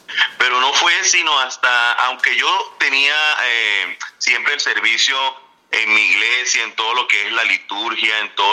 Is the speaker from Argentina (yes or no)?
no; Venezuela; de descendencia alemana, todos eran músicos. Bueno, y son los que aún viven allá en mi tierra, Venezuela.